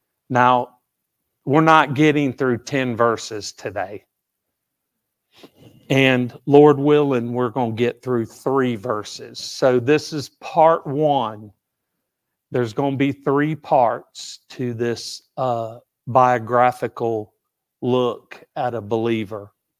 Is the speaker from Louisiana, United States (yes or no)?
no; Tallahassee, Florida, United States; Because we were in Texas. We were in Fort Worth and living. And I said, I grew up in Tallahassee.